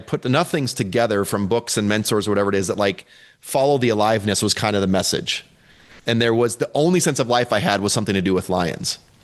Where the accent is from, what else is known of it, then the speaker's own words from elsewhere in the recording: Midwest, United States; I mean, I grew up in the Midwest and it's like, you know, I'd see gophers or deer or, you know, maybe a moose once in a while